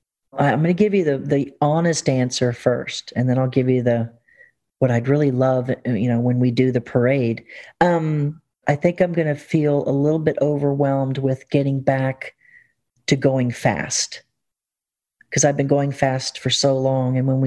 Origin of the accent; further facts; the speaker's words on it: the South, United States; And being a Southerner, we just have an ability.